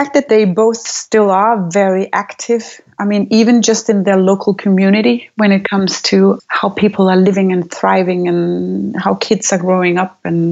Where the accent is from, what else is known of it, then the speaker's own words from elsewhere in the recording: Aarhus, Central Denmark Region, Denmark; I grew up in Aarhus. It's the second largest city of Denmark, but it's very small. It's like 250,000 people.